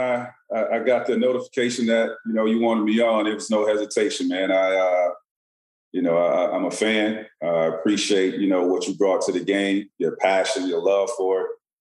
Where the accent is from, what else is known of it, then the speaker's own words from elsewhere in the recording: Florida, United States; So I grew up in Central Florida, and you know, with my mom, my grandmother, and then I had an older cousin that got me involved in sports.